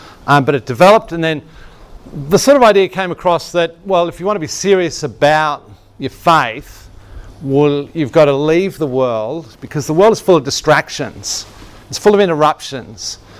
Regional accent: Canberra, Australian Capital Territory, Australia; I grew up in Canberra

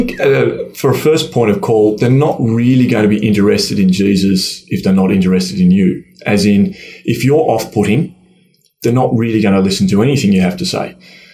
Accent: Flinders Island, Tasmania, Australia; I grew up on Flinders Island out in Bass Strait. We had a very small Catholic church, St. Paul's.

